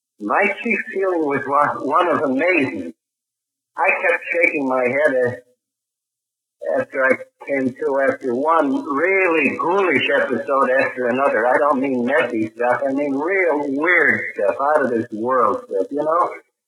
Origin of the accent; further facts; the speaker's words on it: Chappaqua, New York, United States; I'm an alcoholic from Chappaqua, New York.